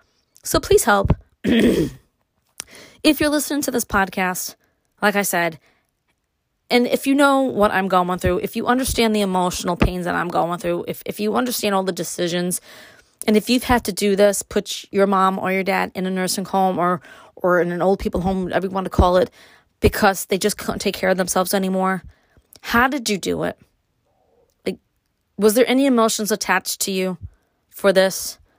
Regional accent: Brooklyn, New York, United States; You can find out what it was like for me growing up in Brooklyn and all that.

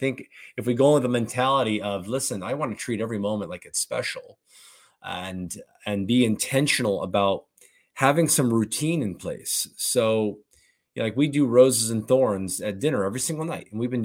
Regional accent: Florida, United States; like if you look around, like we're both from Florida, you know

